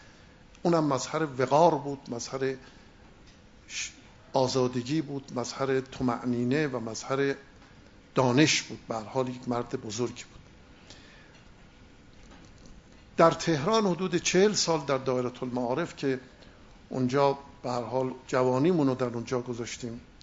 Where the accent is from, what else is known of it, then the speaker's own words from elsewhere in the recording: Qom, Iran; born there; از شهری هستند که من در اونجا متولد شدم و اون شهرستان قم است.